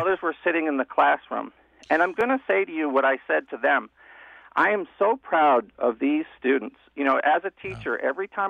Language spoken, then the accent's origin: English; Connecticut, United States; growing up in Connecticut, WTIC was always the voice in the background and the voice of Bob Steele, and this is a thrill for me to be on.